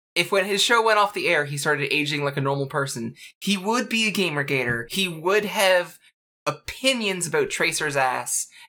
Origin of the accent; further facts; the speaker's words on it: Canada; I grew up in Canada, and now I'm just...